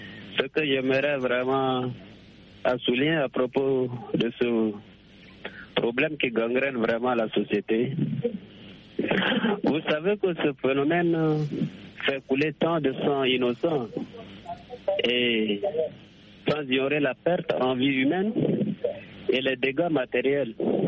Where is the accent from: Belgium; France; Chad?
Chad; tel que chez nous au Tchad maintenant